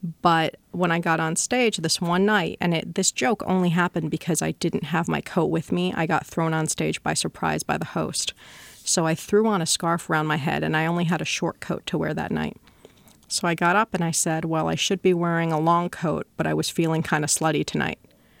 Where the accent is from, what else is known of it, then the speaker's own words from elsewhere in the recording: Iran; because in my home country of Iran, if you're out in public, you cannot unveil.